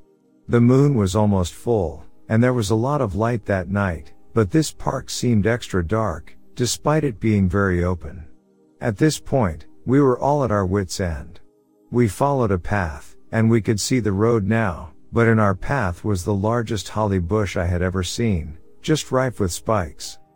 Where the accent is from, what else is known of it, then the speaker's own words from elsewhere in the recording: Mesa, Arizona, United States; I grew up in Mesa, Arizona, near a small private airport called Falcon Field.